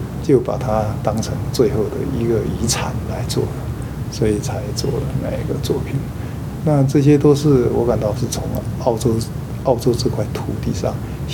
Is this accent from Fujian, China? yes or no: yes; Quanzhou, Fujian, China; 我在我的家乡也是在海边